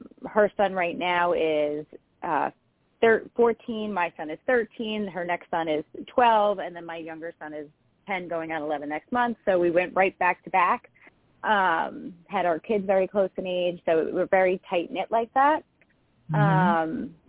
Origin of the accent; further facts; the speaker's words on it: New Jersey, United States; that the governor just did say that there is, in fact, a Central Jersey. That's where I did grow up. I grew up down in Middlesex County.